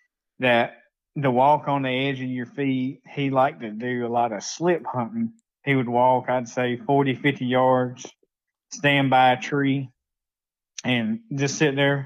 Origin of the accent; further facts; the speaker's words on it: Alabama, United States; I'm from South Alabama.